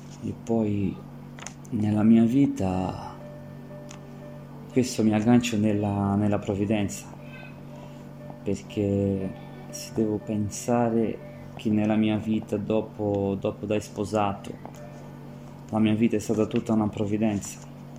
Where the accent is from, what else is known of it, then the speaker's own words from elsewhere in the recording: Brazil; ho 33 anni, sono brasiliano, ho una moglie e due figlie